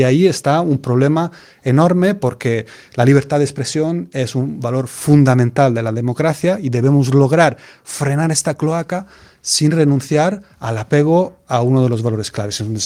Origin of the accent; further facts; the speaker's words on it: Italy; Spanish is a second language; Hubo antes, en los años 20, en mi país, un experimento que fue fundamental para lo que vino después, que es Mussolini y el fascismo.